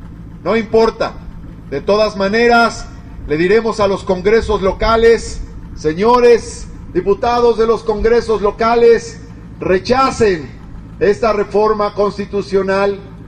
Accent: Mexico; Los exhortamos, los demandamos como mexicanos que lo hagan

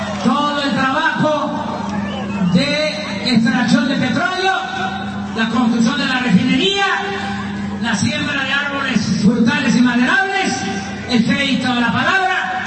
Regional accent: Tabasco, Mexico; estoy muy contento de estar en mi tierra, en mi agua, con este sol

